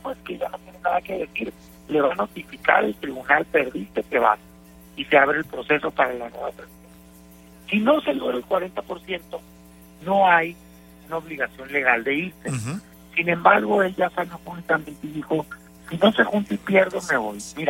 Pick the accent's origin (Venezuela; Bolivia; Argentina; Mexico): Mexico; como senador, como mexicano, pues es un desastre el gobierno federal